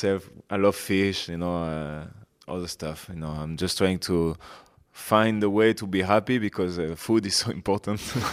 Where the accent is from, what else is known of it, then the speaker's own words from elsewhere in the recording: Brest, Brittany, France; English is a second language; I'm in one from Brest. Yeah, it was maybe one or two players who've been professionals, but in second division.